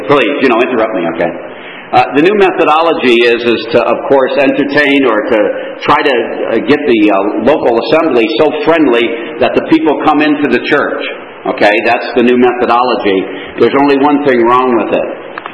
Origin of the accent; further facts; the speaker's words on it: Connecticut, United States; moved away as an adult; now in Canada; I was raised in Connecticut, down to the States, and then I came up to Canada about 19 years ago, and I think it's been 14 years since we've got our citizenship